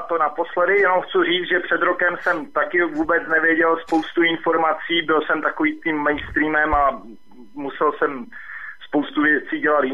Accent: Moravia, Czechia; Ano, jsem z Moravy.

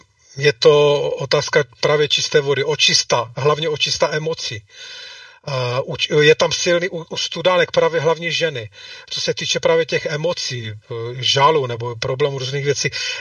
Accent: Ostrava, Moravian-Silesian Region, Czechia; vy co jste z Prahy, to by, já jsem Ostravák

